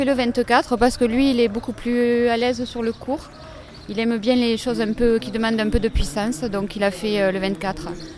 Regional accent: Sigean, Occitanie, France; puisque je viens de Sigean dans l'Aude et j'aménage à Villefranche de Rouergue dans un mois.

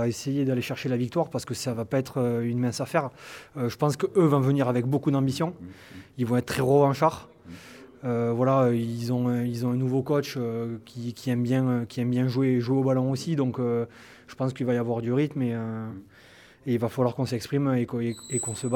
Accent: Toulouse, Occitanie, France; j'ai 23 ans. Je suis originaire de Toulouse

